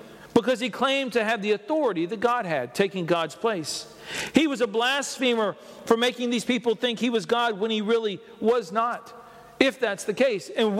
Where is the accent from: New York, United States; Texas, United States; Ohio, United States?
Texas, United States; You know, I come from Texas, and there's only one thing you find in the middle of the road in Texas, and that's roadkill, okay?